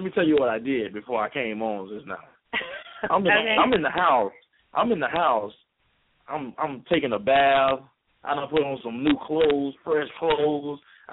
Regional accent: Tampa, Florida, United States; I'm from Tampa, Florida, born and raised.

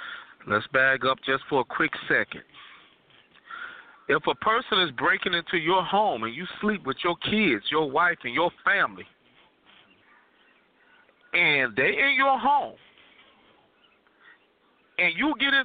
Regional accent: the South, United States; nobody know what was really said, but I can imagine, because I'm from the South. I've lived where they had signs that say when the sun go down, nigger be out of town.

